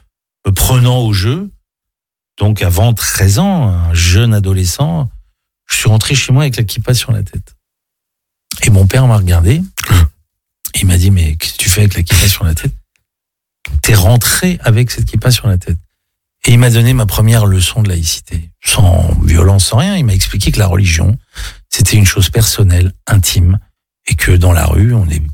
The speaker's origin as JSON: {"language": "French", "country": "France", "tie": "born or raised there", "said": "je suis un Français républicain, je suis fier d'être Français, je suis heureux d'avoir grandi ici, et je suis heureux les rares fois où je vais à la synagogue de faire une prière pour la République française."}